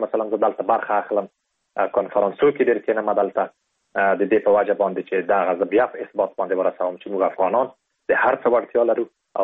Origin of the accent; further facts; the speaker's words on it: Afghanistan; په دې باندې می لیکلی وو چې زه د افغانستان یم